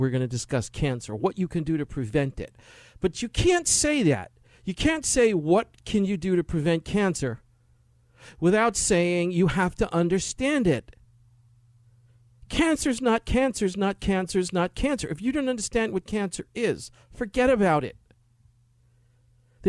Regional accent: New York City, New York, United States; When I grew up in New York City as a kid, Times Square was the place where the streets were lined with prostitutes and heroin addicts.

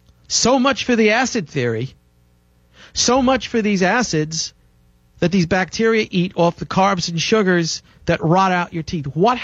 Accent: New York City, New York, United States; I did too much pizza and Coke growing up in New York City as a kid.

